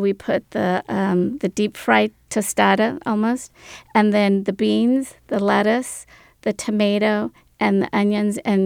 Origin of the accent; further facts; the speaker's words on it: Mérida, Yucatán, Mexico; moved away; So I'm from Yucatan, and we lived in the city of Mérida, which is the capital, and it's close to Cancun. So my dad came over, and we came over in 1966.